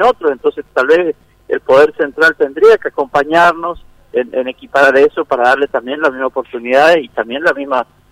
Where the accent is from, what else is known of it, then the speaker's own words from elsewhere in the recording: Misiones, Argentina; de un lugar cerca de mi pueblo. Y bueno, pasó lo que pasó y uno tiene dolor hoy por una vida menos en la provincia de Misiones.